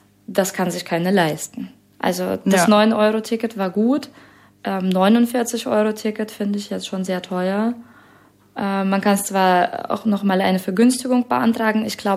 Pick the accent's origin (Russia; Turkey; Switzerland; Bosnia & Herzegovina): Russia; German is a second language; moved away as an adult; now in Germany; Ich bin selber Russin, habe gedacht, das ist leider mein Land, der ein anderes Land angreift.